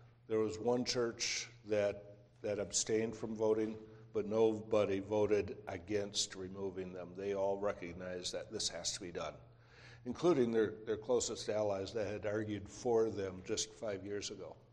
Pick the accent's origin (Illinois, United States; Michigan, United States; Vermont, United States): Michigan, United States; Grand Rapids; and get this, Grand Rapids, Michigan, my hometown.